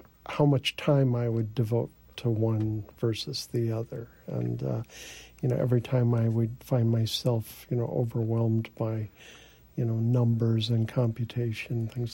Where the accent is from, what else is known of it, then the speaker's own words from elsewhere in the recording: New Orleans, Louisiana, United States; I collected bugs and snakes as a kid growing up in New Orleans